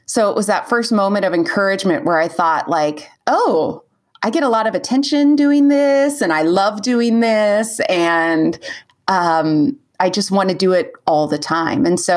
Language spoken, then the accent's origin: English; California, United States; You know, I'm from California.